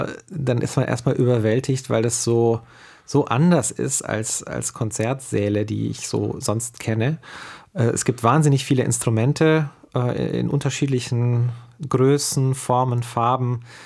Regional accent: Neubeuern, Bavaria, Germany; im Süden von Deutschland in Neubeuern, das ist da, wo ich groß geworden bin.

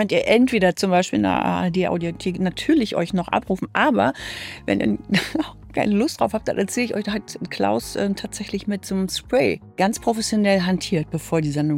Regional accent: West Germany, Germany; born there; Also ich bin ja im Westen geboren. Also vielen Ostlern ist klar, dass ich aus dem Westen bin.

